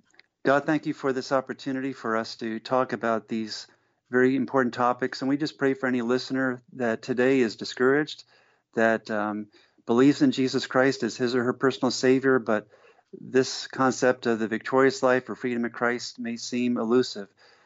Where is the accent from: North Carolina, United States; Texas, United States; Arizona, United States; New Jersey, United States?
New Jersey, United States; also born or lived in Georgia; I was raised in New Jersey and Georgia.